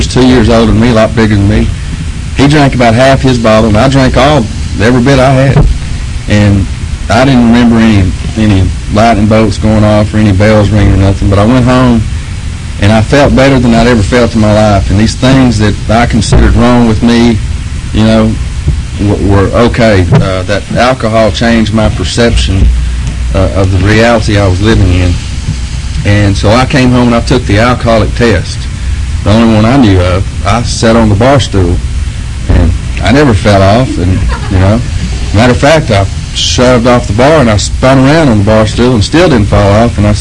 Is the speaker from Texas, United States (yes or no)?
yes; Texas, United States; And they kind of slapped me around a little bit, and I told them I was from Texas.